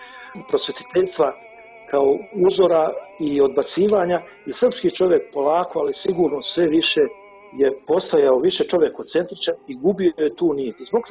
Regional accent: Herzegovina, Bosnia & Herzegovina; born there; Ja sam rođen u Hercegovini, to je jedan mentalitet, jedni ljudi, jedan kraj

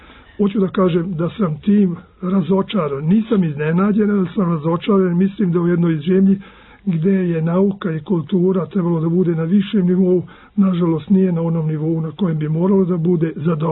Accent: Vojvodina, Serbia; Ja sam kao Vojvođanin hteo da uzmem nešto iz nacionalne istorije Srba iz Ugarske.

